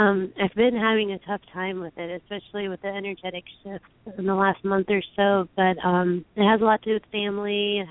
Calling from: Charleston, United States; I'm calling from Charleston.

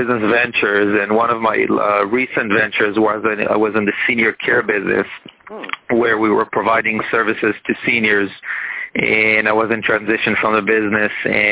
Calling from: Los Angeles, California, United States; We're calling this morning from Los Angeles.

